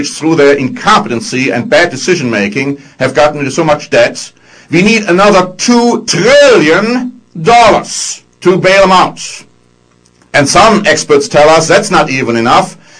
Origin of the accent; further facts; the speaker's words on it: Germany; I'm coming originally from Germany